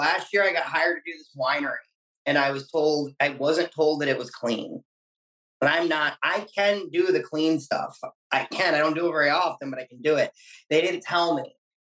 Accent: East Coast, United States; also born or lived in Adirondacks; I'm from the East Coast. I lived in the upstate New York. I lived in the Adirondacks for a long time.

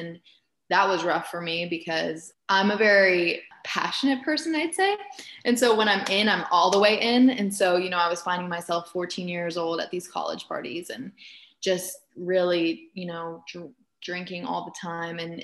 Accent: Germany; I grew up in Germany in the Catholic Church. So that's the religion I grew up in.

